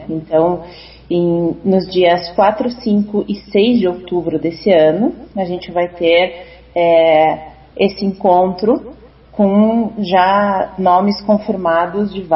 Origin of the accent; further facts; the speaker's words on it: Brazil; now in Mexico City, Mexico; Sou brasileira.